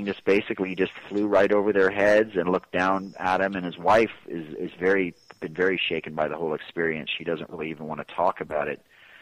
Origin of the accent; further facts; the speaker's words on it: Texas, United States; here in my home state of Texas